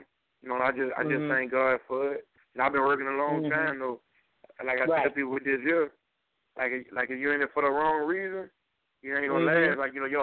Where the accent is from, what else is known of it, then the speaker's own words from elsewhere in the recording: Flagler, Louisiana, United States; You know, I'm from Flagler, Louisiana, a small town